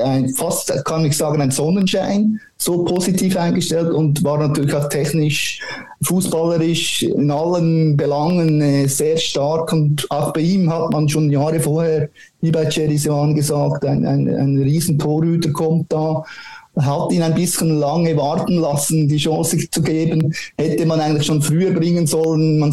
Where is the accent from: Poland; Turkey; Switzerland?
Switzerland; Auch bei uns in der Schweiz